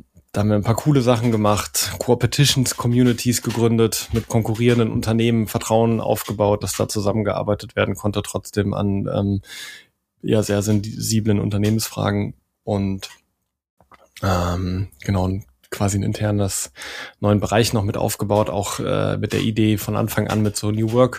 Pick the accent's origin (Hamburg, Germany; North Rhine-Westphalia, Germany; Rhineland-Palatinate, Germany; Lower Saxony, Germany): North Rhine-Westphalia, Germany; Ich komme aus dem Siegerland, da gibt es viel Stahlindustrie.